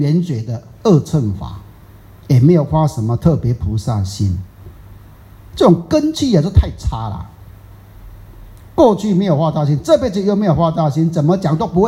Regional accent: Taiwan; 我们台湾人讲，那学什么的嘛？

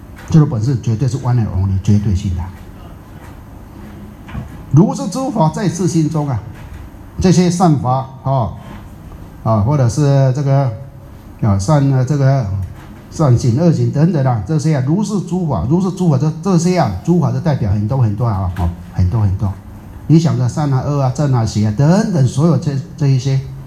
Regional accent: China; 竟然是我们中国人自己啊自己的出家人讲出来

